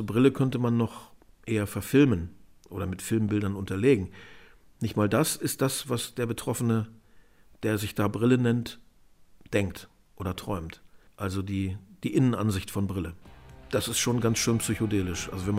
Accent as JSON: {"language": "German", "town": "Alte Picardie", "region": "Lower Saxony", "country": "Germany", "tie": "born or raised there", "said": "als kleiner Junge in Alte Picardie, 3-4 Jahre alt"}